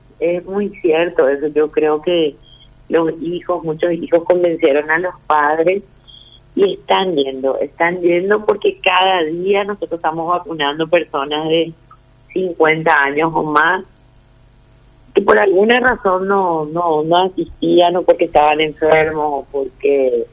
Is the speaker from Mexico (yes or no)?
no; Paraguay; como paraguayos